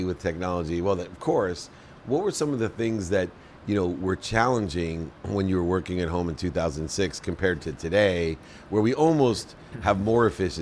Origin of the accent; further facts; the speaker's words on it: Akron, Ohio, United States; I grew up in Akron, Ohio, with a single mom, six kids. She packed my dinner in a paper bag, worked two jobs.